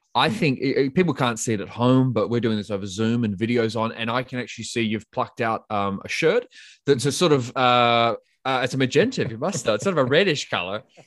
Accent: Australia; Obviously, I've traveled pretty extensively in my home country of Australia.

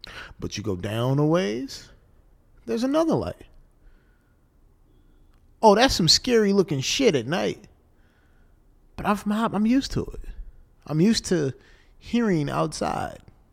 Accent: Hopkins Park, Illinois, United States; I am from Hopkins Park, Illinois. Pembroke Township, if you will. Specifically, very first crib I grew up in, a place called, well, I was in North Hopkins, Dark Side

